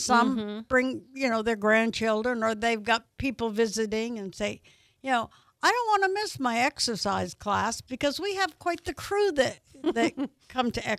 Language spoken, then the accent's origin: English; Vermont, United States; now in Pensacola, United States; I'm from Vermont, so I'm not real familiar with Pensacola.